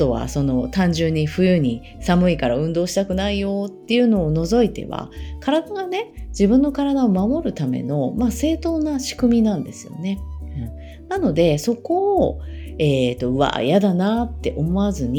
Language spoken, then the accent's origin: Japanese; Kansai, Japan; now in Tokyo, Japan; 私もともと関西出身なんですけど、関西と関東でも結構ねなんか時差があるというか